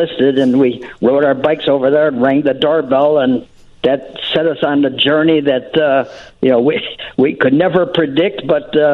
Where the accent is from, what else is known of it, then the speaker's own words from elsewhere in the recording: Cicero, Illinois, United States; We had opened up our local paper. We grew up in Cicero, and they had a Cicero Berwyn Life newspaper.